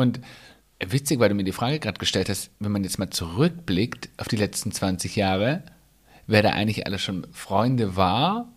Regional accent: Baden-Württemberg, Germany; moved away as an adult; now in Munich, Germany; als ich von meiner Heimat, wo ich herkomme, aus dem schwäbischen Dorf, hierher nach Bayern gezogen bin, nach München.

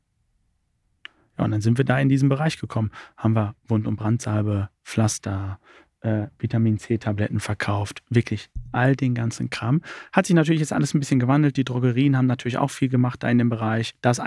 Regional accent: Dortmund, North Rhine-Westphalia, Germany; Ich bin Dortmunder Jung. Voll durch und durch.

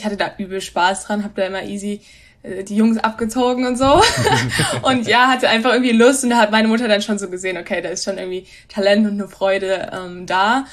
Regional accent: Wedemark, Lower Saxony, Germany; now in United States; Ja, also ich bin aufgewachsen, also meine Familie wohnt auch immer noch in einem kleinen Dorf in der Region Hannover, also in der Wedemark. Und wir waren dann aber trotzdem in Hannover in der Schule

